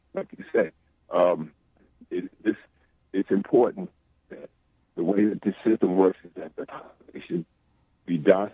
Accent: Queens, New York, United States; I'm 64, born in 52. I'm from Queens, mm-hmm. and not too far from, I think, from where you're from, on the island.

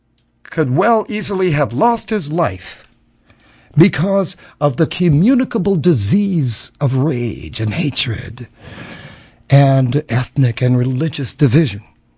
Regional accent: New York City, New York, United States; This nation, this city, to my shame as a New Yorker, has been turned into Benghazi

